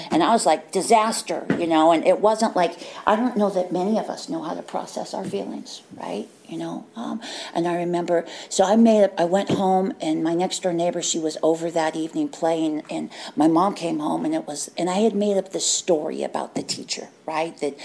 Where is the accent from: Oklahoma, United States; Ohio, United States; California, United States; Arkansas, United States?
California, United States; Oakland; I grew up in Oakland. Had an older, my sister was 2 years older.